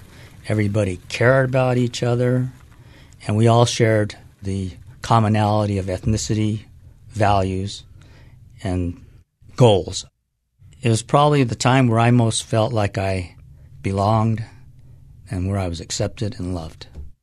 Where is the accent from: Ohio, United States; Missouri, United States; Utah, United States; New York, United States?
Utah, United States; Salt Lake City; I was born and raised in Salt Lake City. In 1952 was when I was born. And at that time, we lived in the heart of J-Town. A lot of people call it Japantown.